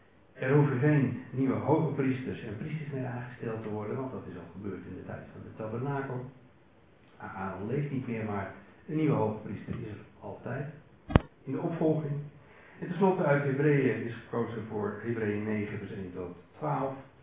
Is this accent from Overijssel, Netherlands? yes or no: no; Elst, Utrecht, Netherlands; Wij komen uit Elst in het midden van het land, in de buurt van Veenendaal, Driebergen, Doorn, ik weet die ook misschien wel. … we hebben vijf zonen